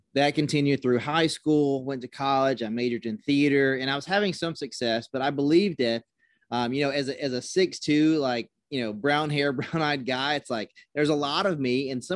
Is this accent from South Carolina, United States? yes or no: yes; South Carolina, United States; So I grew up in South Carolina. So I grew up in my grandmother's home with my mom.